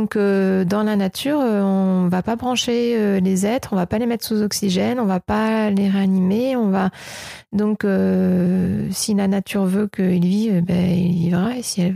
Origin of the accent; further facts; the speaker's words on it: Saint-Germain-en-Laye, Île-de-France, France; born there; J'ai fait mes premiers pas en Côte d'Ivoire, parce que mes parents étaient expats. Et ce qui est un peu moins exotique, c'est que je suis née à Saint-Germain-en-Laye, dans le 78.